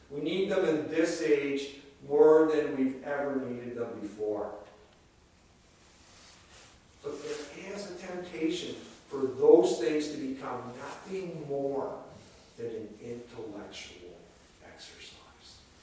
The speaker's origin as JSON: {"language": "English", "country": "Canada", "tie": "born or raised there", "said": "I grew up in the State Church of Canada, I grew up in the United Church of Canada"}